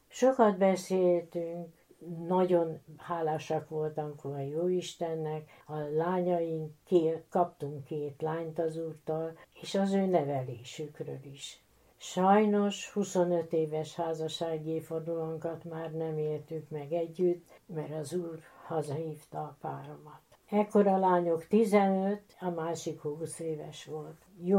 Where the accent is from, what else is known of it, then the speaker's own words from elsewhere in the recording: Budapest, Hungary; born there; 1932-ben születtem Budapesten, szerető katolikus családban